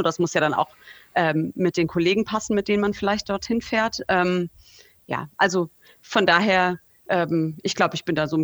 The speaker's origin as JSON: {"language": "German", "region": "Hesse", "country": "Germany", "said": "Ich komme ganz witzig aus dem Nordhessischen, gar keine große Volleyballgegend"}